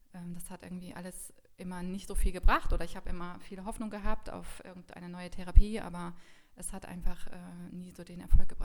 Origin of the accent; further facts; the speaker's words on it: Weinheim, Baden-Württemberg, Germany; Ich komme aus Weinheim